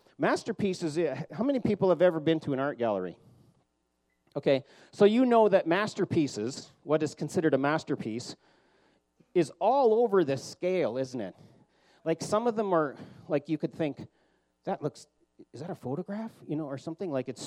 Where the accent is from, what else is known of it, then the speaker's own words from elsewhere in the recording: Abbotsford, British Columbia, Canada; We come from the Bible Belt in Abbotsford